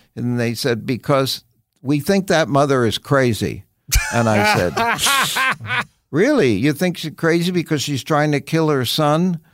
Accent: New York City, New York, United States; you're a little kid growing up in the West Side of New York

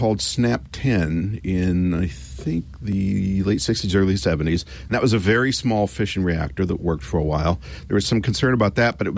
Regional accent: Pasadena, California, United States; I grew up in Pasadena, California.

